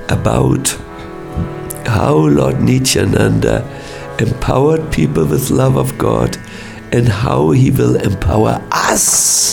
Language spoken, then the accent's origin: English; Hamburg, Germany; English is a second language; I'm from Hamburg.